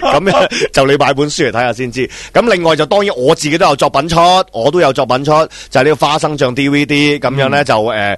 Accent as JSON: {"language": "Cantonese", "country": "Hong Kong", "said": "作为香港人係有责任嚟支援我哋。"}